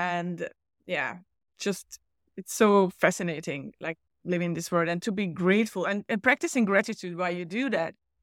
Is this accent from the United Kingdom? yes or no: no; Hungary; moved away as an adult; now in Cyprus; I was born and raised in Hungary, in Central Europe, and I've been living in Cyprus for 13 years. But my cultural background, language background is, you know, it's from Hungary. And I lived in the country until I was like 23 years old.